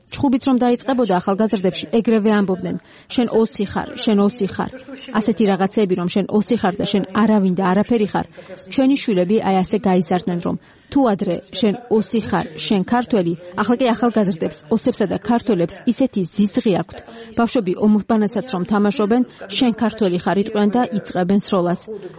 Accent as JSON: {"language": "Georgian", "town": "Tskhinvali", "region": "Shida Kartli", "country": "Georgia", "tie": "born or raised there", "said": "Цхинвалис მკვიდრივარ, დავიბადე და გავიზარდე ქალაქში. საშუალო სკოლა ამ ქალაქში დავამთავრე"}